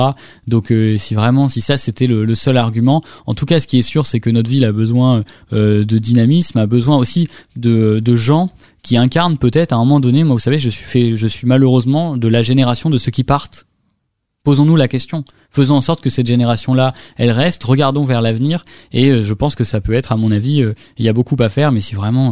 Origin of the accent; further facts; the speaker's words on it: Brive-la-Gaillarde, Nouvelle-Aquitaine, France; born there; Mais oui, je suis né à Brive, écoutez, c'est comme ça